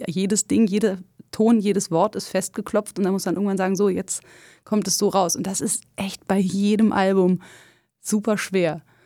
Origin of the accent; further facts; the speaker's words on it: Berlin, Germany; Ja, ich bin ja in Berlin geboren und aufgewachsen